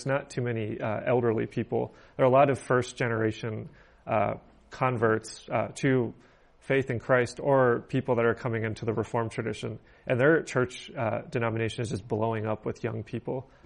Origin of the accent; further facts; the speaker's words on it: Pennsylvania, United States; being from growing up in Western PA, I was a bit able to see these paradoxes more where I can't see them as closely when I grew up in Pennsylvania.